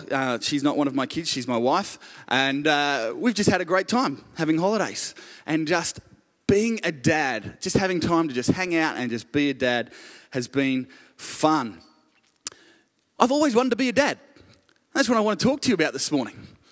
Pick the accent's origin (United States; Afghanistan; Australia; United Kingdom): Australia; Ballarat, Victoria; I grew up in Ballarat. And living in Chirnside Park is like living in Queensland